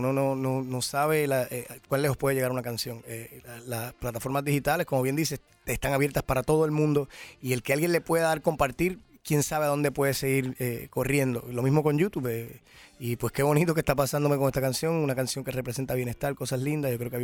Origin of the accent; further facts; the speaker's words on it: Puerto Rico; todos estamos orgullosos, no solo como puertorriqueños, sino como latino también